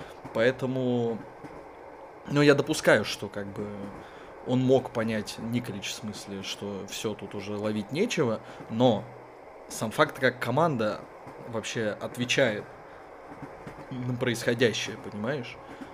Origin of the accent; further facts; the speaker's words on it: Moscow, Russia; я из Бутова.